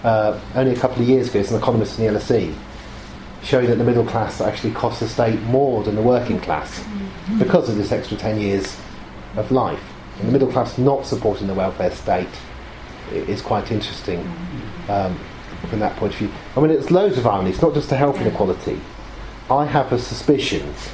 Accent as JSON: {"language": "English", "town": "Oxford", "region": "South East England", "country": "United Kingdom", "said": "you can tell I'm a middle class academic, I'm from Oxford, of course I was Remain"}